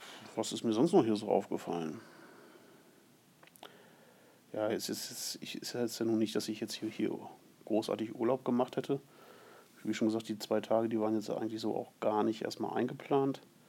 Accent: Germany; weil ich komme aus Deutschland und mein Englisch ist nun wirklich absolut grottig

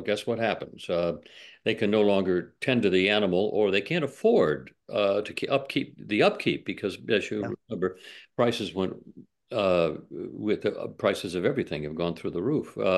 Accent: New England, United States; also born or lived in Maine; I was born in Maine and grew up my whole life in and around New England.

